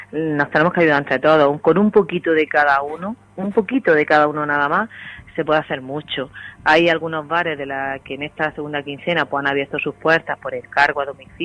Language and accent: Spanish; Gádor, Andalusia, Spain; tengo que intentar sensibilizar a mi pueblo que somos Gádor